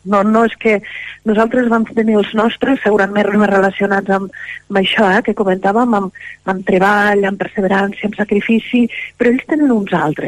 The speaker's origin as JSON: {"language": "Catalan", "town": "Llardecans", "region": "Catalonia", "country": "Spain", "said": "Jo soc de Llardecans, jo crec que soc com molta gent de Lleida, que Lleida jo crec que és un terme ampliat amb tots els pobles que estem al voltant, i a part em sento molt de Llardecans."}